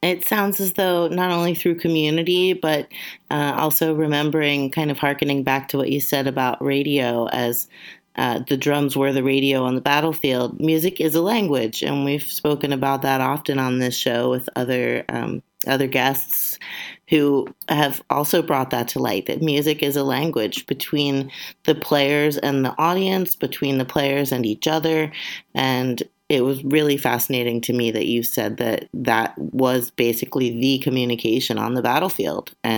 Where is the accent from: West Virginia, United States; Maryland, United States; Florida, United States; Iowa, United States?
Maryland, United States; Baltimore; Well, I grew up in Baltimore, Maryland, and my parents would take me to Colonial Williamsburg